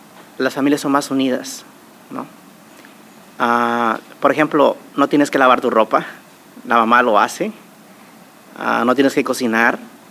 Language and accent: Spanish; Guatemala; pienso en la gente pobre que en mi país no tiene nada y tal vez son felices con un juguete. Mientras que en este país la gente recibe hasta 5 y 10 juguetes. A veces quisiera ser millonario y compartir ese dinero con la gente pobre del mundo, no solo de Guatemala